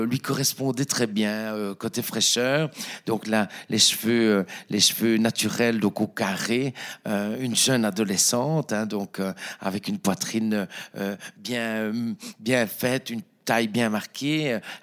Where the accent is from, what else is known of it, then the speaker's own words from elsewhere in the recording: Dour, Wallonia, Belgium; l'un de l'autre, hein, donc on était à 6 rues à Dour, et donc elle venait régulièrement